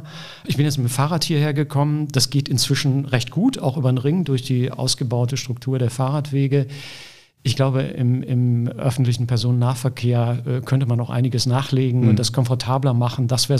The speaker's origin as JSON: {"language": "German", "town": "Hamm", "region": "North Rhine-Westphalia", "country": "Germany", "lives_now": "Cologne, Germany", "said": "Ich bin gebürtiger Westfale. Ich komme aus Hamm, in der Nähe von Dortmund, Ruhrgebiet. Bin aber schon vor, ich weiß gar nicht mehr wie vielen Jahren, also ich glaube ungefähr vor 20 Jahren, nee, muss noch länger gewesen sein, also vor 25 Jahren eigentlich nach Köln gekommen"}